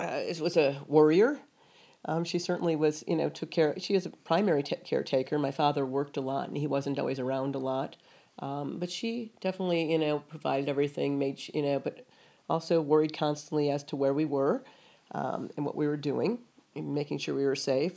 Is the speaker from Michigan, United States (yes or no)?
yes; Southfield, Michigan, United States; also born or lived in Highland Park, Michigan / Detroit, Michigan; Well, I grew up in Southfield, Michigan, outside of Detroit, and for most of my childhood, I actually was born in Highland Park, Michigan, and grew up in and lived the first few years of my life in Detroit